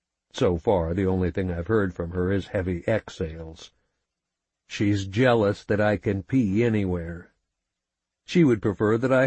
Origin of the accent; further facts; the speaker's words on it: Midwest, United States; We knew from growing up in the Midwest that afternoon thunderstorms can develop quickly